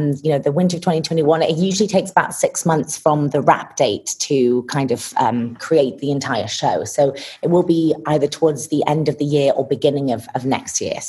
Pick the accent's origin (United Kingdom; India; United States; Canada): United Kingdom; East Midlands; being half American as well led me to have a really good ear for accents, because I grew up in Lincolnshire, United Kingdom